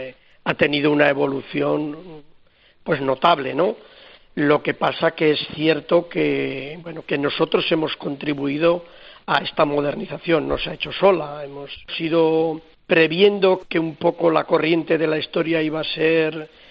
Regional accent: Soria, Castile and León, Spain; yo soy de Tierra Adentro, yo soy de Soria

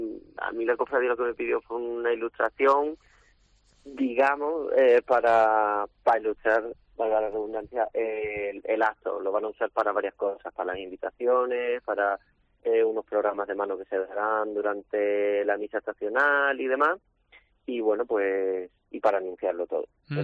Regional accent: Almería, Andalusia, Spain; también estoy haciendo algunos trabajillos para la provincia y para mi tierra, para Almería

